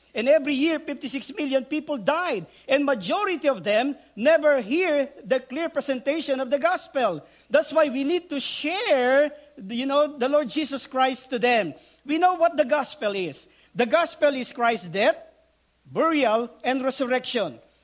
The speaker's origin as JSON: {"language": "English", "country": "Philippines", "said": "I always say, I'm a Filipino, I'm short, and I preach short message."}